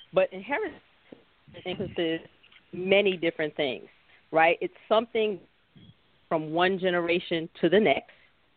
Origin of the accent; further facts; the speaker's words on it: New York, United States; I'm originally from Brooklyn, New York.